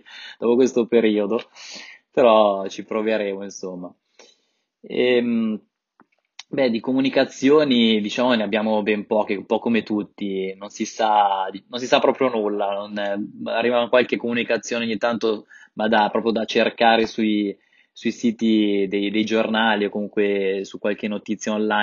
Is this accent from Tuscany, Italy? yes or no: no; Varedo, Lombardy, Italy; io sono di Varedo, della Brianza, non di Varese, un piccolo paesino qui a nord di Milano.